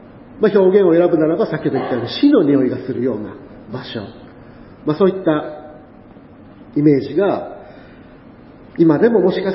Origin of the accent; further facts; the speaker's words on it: Hiroshima, Japan; で、私今広島で育ったんですけれども